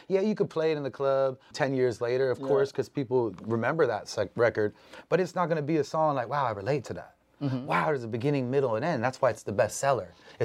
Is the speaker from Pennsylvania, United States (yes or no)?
no; Jacksonville, Florida, United States; I'm from Jacksonville.